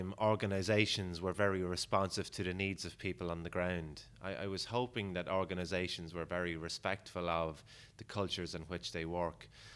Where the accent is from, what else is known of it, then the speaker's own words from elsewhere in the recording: Drogheda, Leinster, Ireland; I'm from Drogheda. I went to secondary school in St. Joseph's CBS in Drogheda.